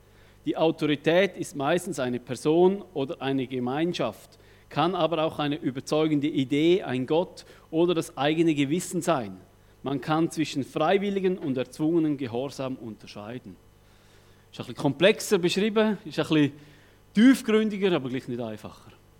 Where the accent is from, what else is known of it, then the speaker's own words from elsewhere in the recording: Roggwil, Thurgau, Switzerland; Ich komme aus dem Kanton Thurgau am Bodensee bei Rockwil. Das ist ganz in der Nähe von Arbon.